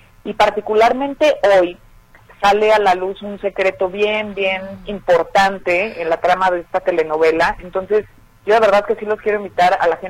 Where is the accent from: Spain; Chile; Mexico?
Mexico; Puerto Vallarta, Jalisco; also born or lived in Guadalajara; yo nací en Guadalajara, de hecho, y la mayor parte de mi familia está ahí, nada más que yo de muy chiquita me fui a vivir a Vallarta y crecí allá, pues, pero nací en Guadalajara y mi familia está allá.